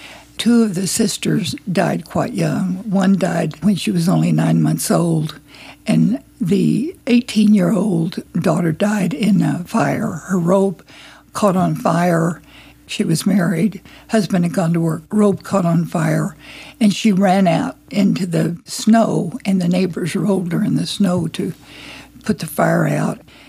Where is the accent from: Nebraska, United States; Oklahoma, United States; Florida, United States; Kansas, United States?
Oklahoma, United States; Tulsa; born there; I was born here in Tulsa at Morningside Hospital, which currently is Hillcrest Hospital.